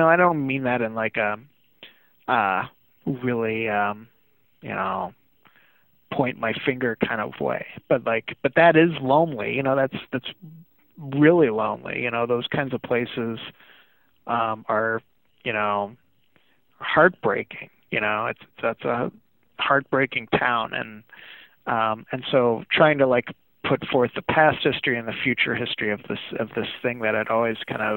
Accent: Erie, Pennsylvania, United States; a lot of my memories of growing up in Erie, and kind of, especially in the 80s

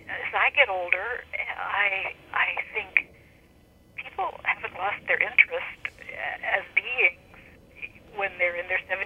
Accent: the South, United States; So, and I grew up in the South, so I grew up conscious of it

